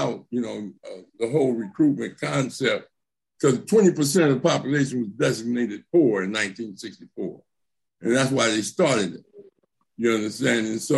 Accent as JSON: {"language": "English", "town": "Watts", "region": "California", "country": "United States", "tie": "born or raised there", "lives_now": "Compton, United States", "said": "I'm in Compton. I grew up in Watts, right? Watts and Compton."}